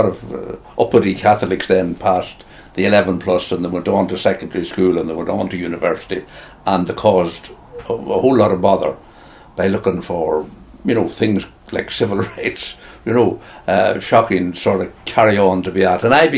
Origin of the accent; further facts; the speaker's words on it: Kinawley, Northern Ireland, United Kingdom; I grew up in the parish of Kinnolly, which is dissected by the border. And I actually, because of the rules at that time, we, even though we lived in Fermanagh, we were allowed to play juvenile football in County Cavan.